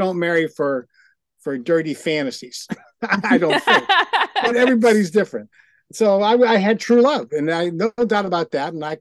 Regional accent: Pittsburgh, Pennsylvania, United States; moved away as an adult; But I started out life in Pittsburgh, Pennsylvania. I left there when I was 18, and I've only been back to visit family, but that's where I was formulated.

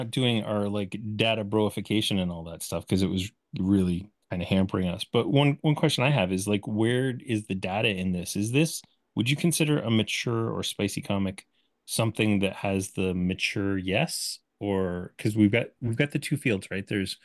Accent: Canada; as a Canadian

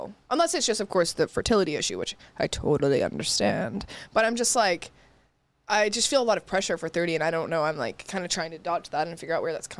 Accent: Dallas, Texas, United States; I spent a lot of summers in East Texas. Mm-hmm. So just like redneck city. I'm from Dallas though. I want to get that out of the way.

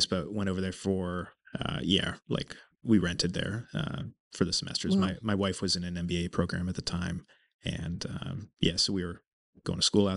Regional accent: Newtown, Connecticut, United States; also born or lived in Manhattan; But I did grow up on the East Coast, born in Manhattan and raised in Connecticut, in Newtown.

